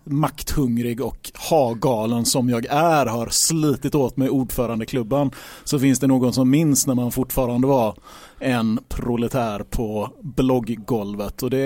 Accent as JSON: {"language": "Swedish", "town": "Gothenburg", "region": "Västra Götaland County", "country": "Sweden", "said": "jag är 35 år gammal. Jag kommer från Hisingen, bor kvar på Hisingen"}